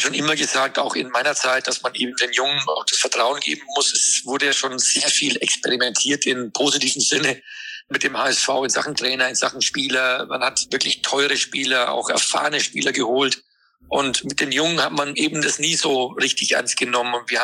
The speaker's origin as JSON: {"language": "German", "region": "Hamburg", "country": "Germany", "said": "dass man als Hamburger natürlich Daumen drückt."}